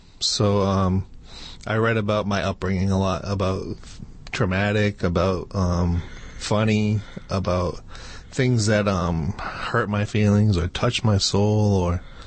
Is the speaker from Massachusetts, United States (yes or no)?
yes; Worcester, Massachusetts, United States; I was born and raised in Worcester, Massachusetts. I then moved to the Webster-Dudley area where I graduated from Bartlett High School.